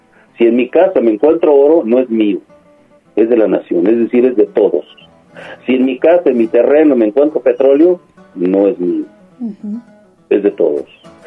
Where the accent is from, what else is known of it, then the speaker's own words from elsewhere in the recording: Mexico; Nosotros ni somos prehispánicos, ni somos europeos, somos mexicanos. Somos un sincretismo cultural.